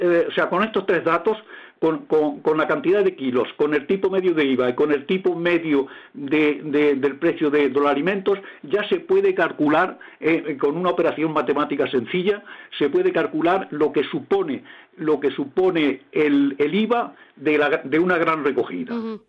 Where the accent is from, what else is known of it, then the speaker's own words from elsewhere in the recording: Andalusia, Spain; Yo soy andaluz.